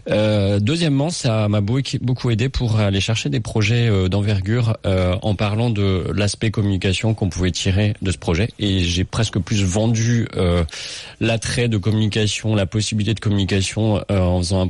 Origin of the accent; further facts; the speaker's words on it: Lyon, Auvergne-Rhône-Alpes, France; puisqu'on est lyonnais.